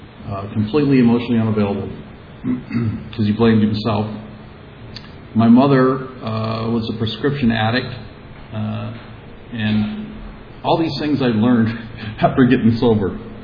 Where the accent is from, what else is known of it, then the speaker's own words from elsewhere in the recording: La Habra, California, United States; I grew up in La Habra in the hills. My parents built a home there in the 50s. And there was avocado groves and orange groves and lemon groves.